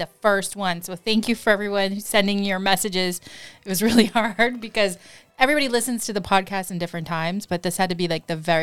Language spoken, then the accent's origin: English; Boston, Massachusetts, United States; accent: Boston; I said that if we did this fast, my Boston accent will definitely come out.